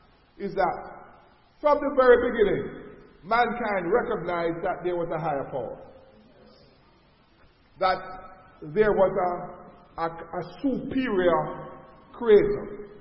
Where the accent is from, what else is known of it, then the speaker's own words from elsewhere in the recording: Jamaica; Now, we grew up in Jamaica, all the Roman Catholics, they have the priests, the Anglicans have the priests